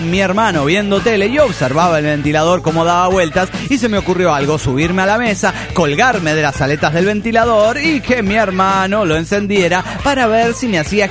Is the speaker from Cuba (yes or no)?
yes; Cuba; moved away; Yo sí, soy de Cuba.